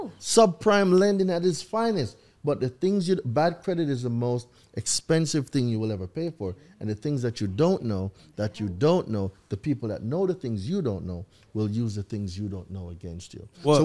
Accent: Jamaica; moved away as an adult; I was born in Jamaica. Okay. Right? So I lived there for 20 years, and then I decided to take a chance on me and leave everything I knew to come to this country.

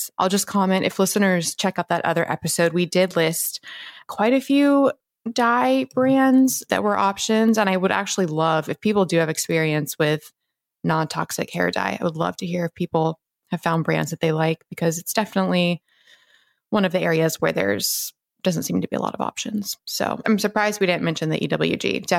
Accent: Memphis, Tennessee, United States; also born or lived in Virginia; Yeah, well, I was here till I was 10. And then I was in Memphis my formative years of 10 until 17. So middle school and high school, elementary school part of it.

